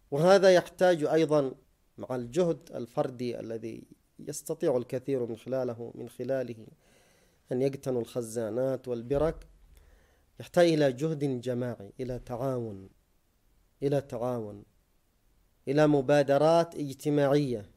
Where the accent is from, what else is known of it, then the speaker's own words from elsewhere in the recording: Yemen; المواسم تأتي تباعا هنا وهناك بحسب تنوع البيئة والمناخ الزراعي عندنا في اليمن، ما بين المناطق الجبلية والمناطق الشرقية والمناطق التهامية.